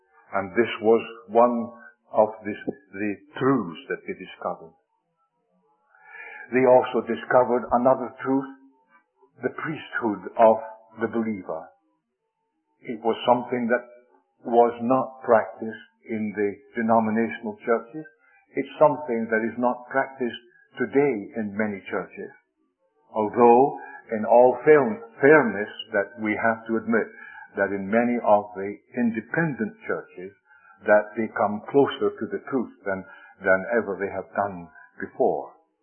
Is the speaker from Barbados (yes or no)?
no; Scotland, United Kingdom; When I was growing up in Scotland, we used to sing that hymn very often.